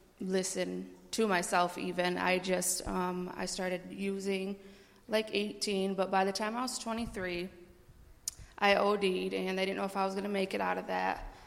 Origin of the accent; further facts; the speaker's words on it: Kalamazoo, Michigan, United States; I'm from Kalamazoo, and I'm graduating, thank God. I grew up in a pretty broken home.